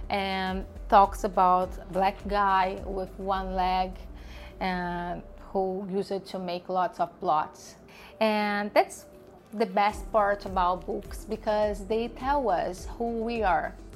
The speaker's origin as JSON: {"language": "English", "country": "Brazil", "lives_now": "Canada", "said": "I am from Brazil. I have been living in Canada for almost 7 years."}